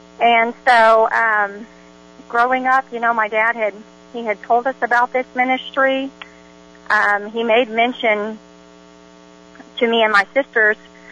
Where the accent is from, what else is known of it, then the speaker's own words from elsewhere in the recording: Shawnee, Oklahoma, United States; I'm so excited because I'm from Shawnee, Oklahoma, and we don't have that kind of ministry here.